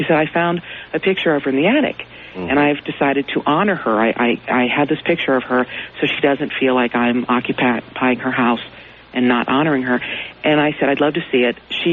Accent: Kentucky, United States; now in Los Angeles, United States; I'm from Kentucky originally. I've lived in Los Angeles for 8 years

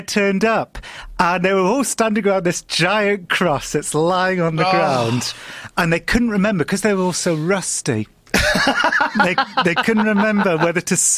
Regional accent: England, United Kingdom; Yeah, I as an Englishman, I'm a warrior.

